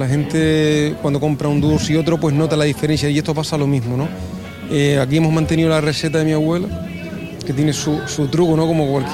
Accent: Las Palmas, Canary Islands, Spain; Somos de Las Palmas, de Gran Canaria.

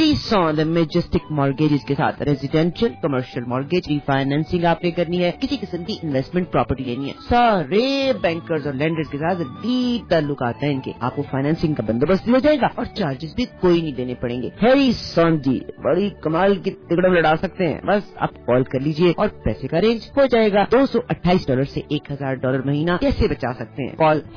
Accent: Punjab, Pakistan; تو ہم تو پنجاب کے رہنے والے تھے

